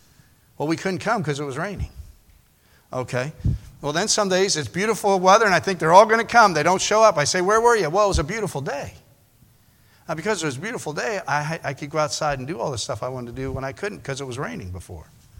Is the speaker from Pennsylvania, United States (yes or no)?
yes; Pennsylvania, United States; By the way, I'm from Pennsylvania. I'm sorry. I know I'm a Yankee. I'm sorry I came below the Mason-Dixon line.